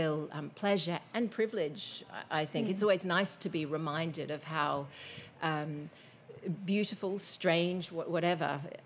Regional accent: Australia; as an Australian who has written a lot about in settings in the UK

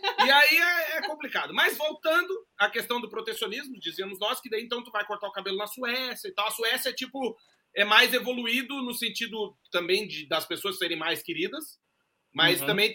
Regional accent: Brazil; a gente é brasileiro e a gente no Brasil sabe como é que é a nossa questão da segurança

